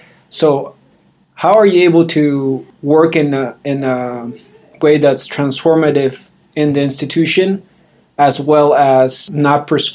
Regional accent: Peru; now in Portland, United States; as you know, I'm from Peru, and I want to do climate action work and sustainability work in Peru

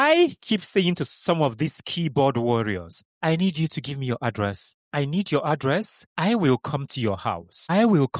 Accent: Nigeria; I am an Igbo man first. I am a black man first. I am from Nigeria first. My skin is melanated. I'm a black man. And then I'm a homosexual. That is what I am. I am a homosexual man that is Igbo.

